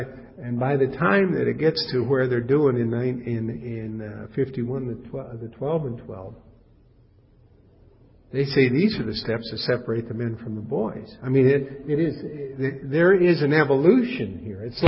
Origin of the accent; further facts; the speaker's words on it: Los Angeles, California, United States; I'm from Los Angeles, and we know about urban insurrection there.